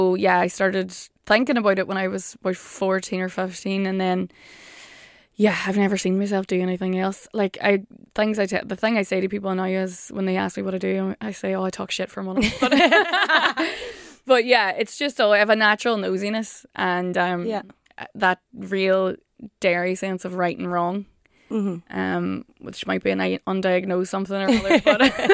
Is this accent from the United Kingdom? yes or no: yes; Derry, Northern Ireland, United Kingdom; now in Dublin, Ireland; So I'm originally from Derry City. I've been in Dublin 8 years now.